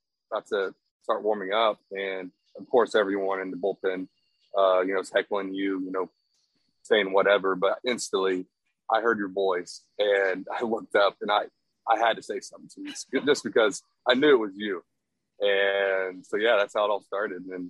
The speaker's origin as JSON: {"language": "English", "region": "Texas", "country": "United States", "tie": "born or raised there", "said": "Obviously, I don't know if you know, but I'm from Texas, born and raised."}